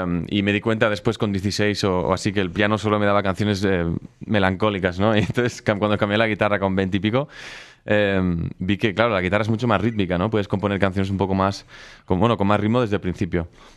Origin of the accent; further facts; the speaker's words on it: Barcelona, Catalonia, Spain; Pero yo empecé en Barcelona. Yo soy de Barcelona, nací ahí.